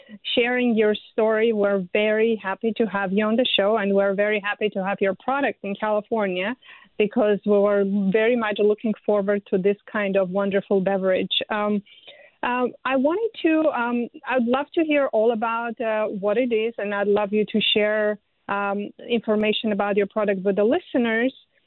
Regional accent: Yerevan, Armenia; I'm from Yerevan as well. I'm a Yerevanci, typical Yerevanci

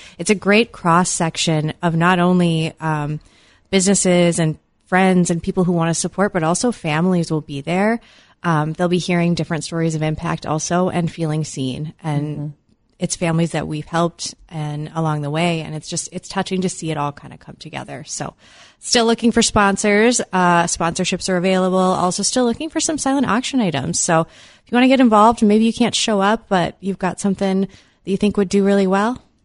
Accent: Fargo, North Dakota, United States; I'm from the Fargo area.

